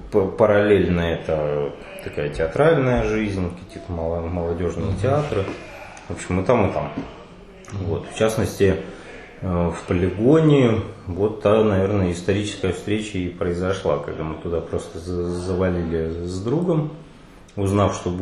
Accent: Almaty, Kazakhstan; also born or lived in Saint Petersburg; А я сам из Казахстана, из Алматы, где я, так получалось, что я учился в Питере, но постоянно ездил в Алмату

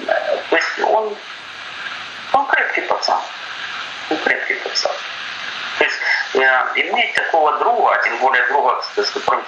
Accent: Kharkiv, Kharkiv Oblast, Ukraine; Поэтому я харьковчанин мозгу прости.

